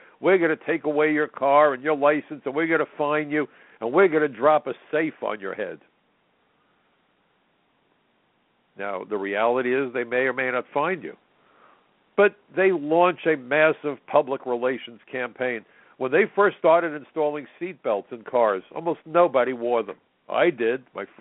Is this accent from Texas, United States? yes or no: no; New York City, New York, United States; I'm a Democrat. I'm a New Yorker. I tend to be liberal on many issues